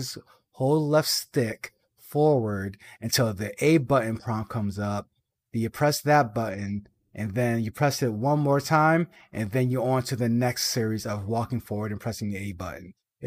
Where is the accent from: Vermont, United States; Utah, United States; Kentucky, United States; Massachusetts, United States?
Massachusetts, United States; Boston; I'm from Boston. I meet trans people every day.